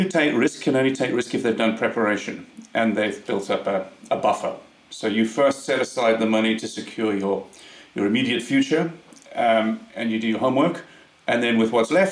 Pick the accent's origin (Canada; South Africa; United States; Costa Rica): South Africa; now in United Kingdom; I grew up in South Africa, but I've been in the UK for the last 20 years.